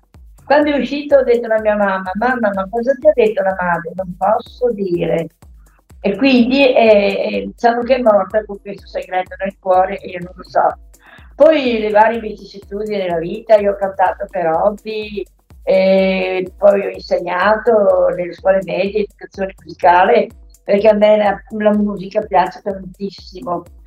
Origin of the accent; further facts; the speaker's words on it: Padua, Veneto, Italy; moved away; abitavo a Padova, perché sono di Padova, e sono trapiantata qui da 50 anni circa